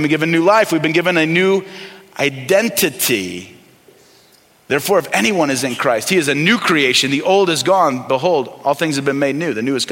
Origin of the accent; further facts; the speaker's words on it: Midwest, United States; And some of you know I moved out here a little over 5 years ago. I grew up in the Midwest. I grew up as a Chicago Bears fan